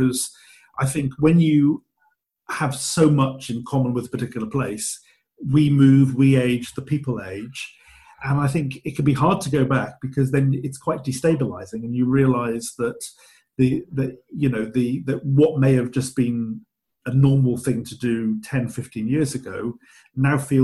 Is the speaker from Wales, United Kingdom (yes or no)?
yes; Cardiff, Wales, United Kingdom; Yeah, because I grew up in Cardiff